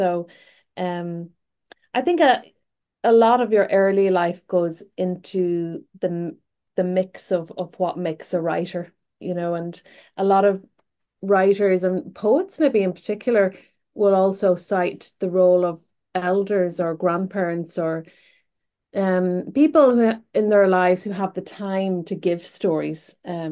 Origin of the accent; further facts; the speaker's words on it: Ulster, Ireland; So I grew up in Northwest Donegal in Ireland in Gaeltacht, the area.